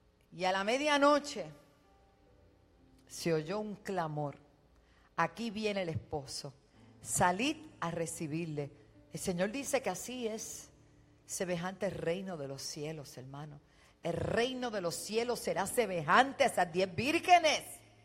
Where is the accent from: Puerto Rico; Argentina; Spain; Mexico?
Puerto Rico; la condición de nuestro país. Los problemas que tenga el gobierno, eso no es ajeno, nosotros somos parte de un Puerto Rico